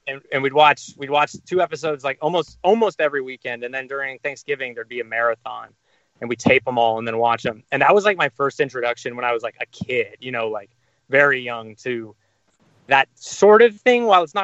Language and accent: English; California, United States; and I grew up near Santa Cruz, so like I was familiar with like where the setting in a really like personal way